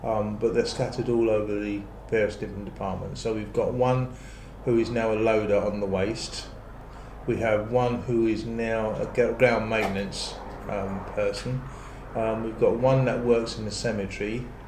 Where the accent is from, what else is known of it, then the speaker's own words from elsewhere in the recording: London, United Kingdom; born there; I was born in London, in Islington, London.